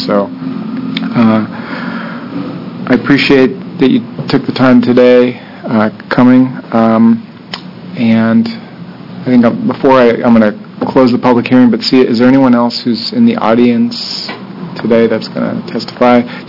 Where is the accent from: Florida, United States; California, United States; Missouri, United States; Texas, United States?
California, United States; Los Angeles; I grew up in Los Angeles